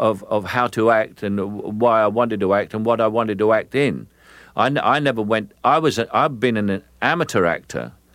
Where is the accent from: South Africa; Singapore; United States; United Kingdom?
United Kingdom; England; who were the big sort of theatre stars when I grew up in England.